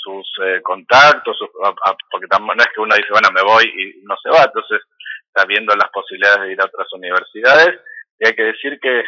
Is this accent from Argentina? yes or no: yes; Buenos Aires, Argentina; yo soy de Buenos Aires, y esto lo digo desde alguien que vive en Buenos Aires.